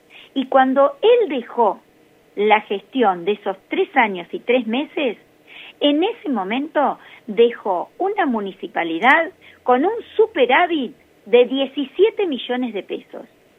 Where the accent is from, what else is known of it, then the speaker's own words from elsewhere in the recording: General Pico, La Pampa, Argentina; Nosotros acá, soy de General Pico y tenemos Villa Mirasol a unos 30 kilómetros de acá.